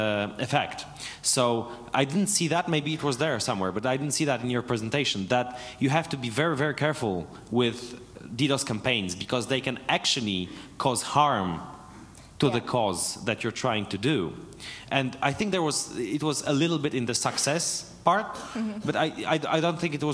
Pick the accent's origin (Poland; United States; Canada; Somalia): Poland; I'm from Poland. I was heavily involved in the anti-ACTA campaign in Poland.